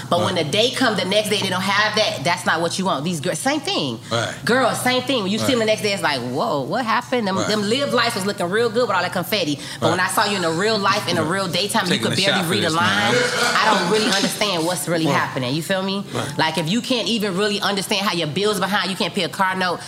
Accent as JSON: {"language": "English", "town": "Miami", "region": "Florida", "country": "United States", "said": "but then I'm from Liberty City, Miami, Florida."}